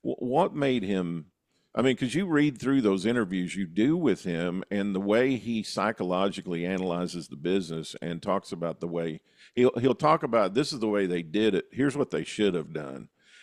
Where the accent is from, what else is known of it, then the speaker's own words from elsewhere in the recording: Paducah, Kentucky, United States; my hometown of Paducah